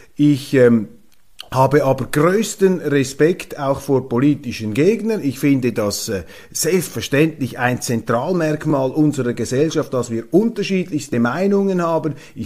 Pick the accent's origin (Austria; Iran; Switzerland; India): Switzerland; Eine Nachricht aus der Südschweiz, aus dem Tessin, die ebenfalls aufrüttelt und die mich als Schweizer mit einem Schamgefühl erfüllt.